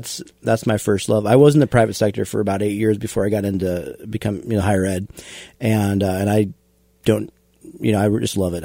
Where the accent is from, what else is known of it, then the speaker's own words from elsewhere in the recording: Iowa, United States; also born or lived in Quincy; I was born in Quincy, but more or less raised in Iowa, very much a Midwest guy.